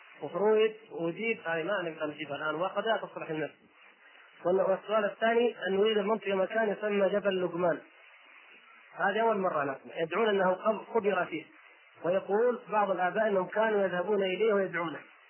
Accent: Egypt; أنا مصري أعمل هنا، وإذا ذهبت للقاهرة

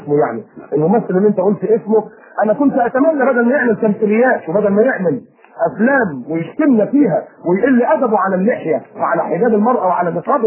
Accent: Alexandria, Alexandria Governorate, Egypt; انا اصلا من اسكندريه من القاهره يعني جمهوريه مصر العربيه

